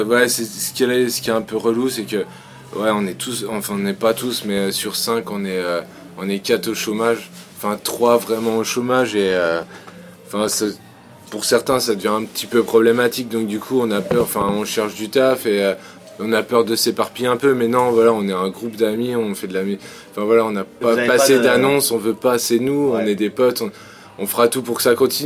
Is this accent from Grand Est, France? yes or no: yes; Nancy, Grand Est, France; donc on est de Nancy, nord-est